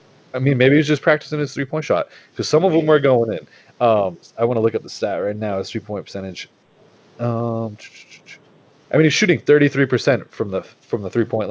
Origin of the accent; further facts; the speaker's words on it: Boston, Massachusetts, United States; I mean, I'm saying this because we're from Boston. We're Boston guys